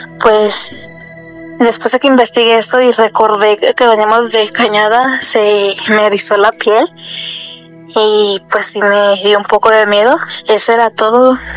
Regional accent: Aguascalientes, Mexico; Soy de aquí de Aguascalientes. Tengo una pequeña historia que contarles. Y por cierto

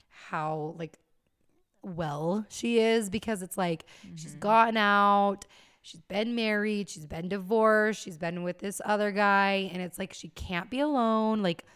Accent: Utah, United States; I feel like whenever I travel places, like, and I say I'm from Utah, like, people have questions. Like, mm-hmm. being from Utah is just kind of, like, a conversation starter.

